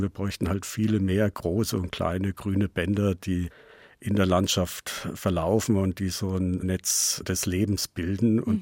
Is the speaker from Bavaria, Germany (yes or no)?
yes; Mitwitz, Bavaria, Germany; Ich habe damals im Bereich meiner Heimatgemeinde das Steinachtal bei Mittwitz kartiert.